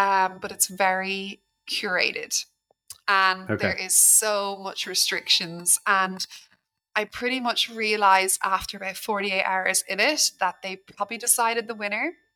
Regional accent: Ireland; I felt funny calling him Lord Sugar because I'm Irish. You know, he's not our Lord.

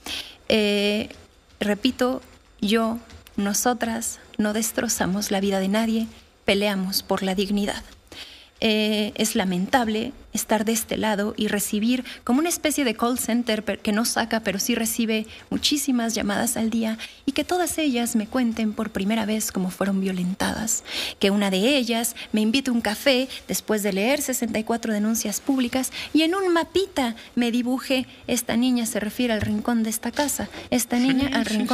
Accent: Mexico; como mexicana y como víctima de violencia sexual

